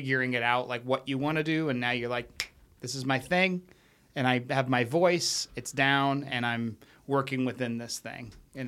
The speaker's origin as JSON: {"language": "English", "region": "Alaska", "country": "United States", "tie": "born or raised there", "said": "That's a growing up in Alaska saying."}